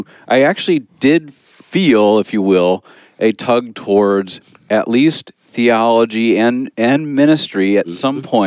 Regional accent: St. Louis, Missouri, United States; When I was young, I remember my pastor growing up in St. Louis stopping me once right after church

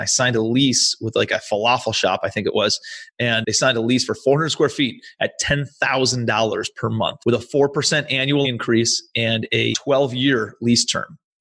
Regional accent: Ohio, United States; moved away as an adult; now in New York City, United States; So after I graduated college in 2007, I'm from Ohio originally. I ended up moving out to New York City. And my brother was living out there.

